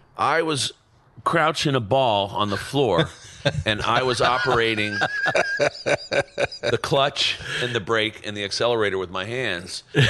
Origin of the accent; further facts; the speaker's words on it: Ireland; Because you don't look like Bob, but I'm Irish.